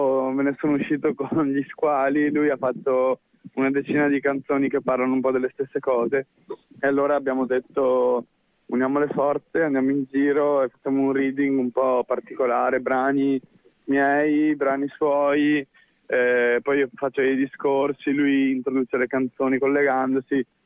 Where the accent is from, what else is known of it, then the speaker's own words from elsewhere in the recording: Veneto, Italy; accent: Venetian; Eccomi, con la mia pronuncia veneta.